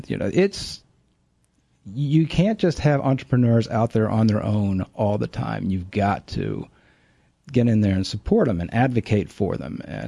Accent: Charlottesville, Virginia, United States; coming back to Charlottesville after so long, people would say, where'd you come from? Where'd you grow up? And I'd say, here.

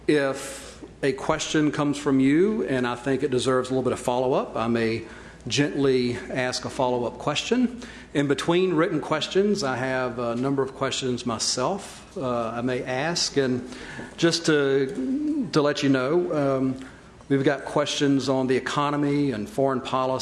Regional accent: Lynchburg, Virginia, United States; now in Richmond, United States; I grew up in Lynchburg, not too far down the road. My parents were born in Amherst County, so I know the Piedmont. And my wife Liz and I just moved to Richmond just about a dozen years ago. So I'm from around here

